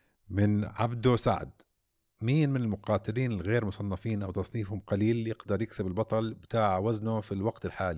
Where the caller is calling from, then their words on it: Algeria; أنا متابعكم من الجزائر